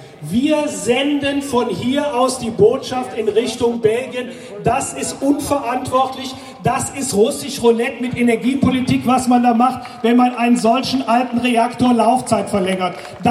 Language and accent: German; Germany; gerade wenn man als Deutsche sich dazu äußert, und ich muss das immer wieder im Bundestag tun